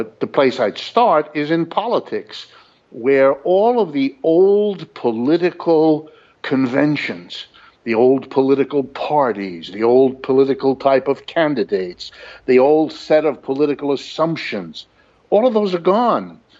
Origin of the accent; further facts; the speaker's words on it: Ohio, United States; born there; Most of my life growing up here in the United States, I was born in Ohio and I've lived all my life and worked all my life here in America.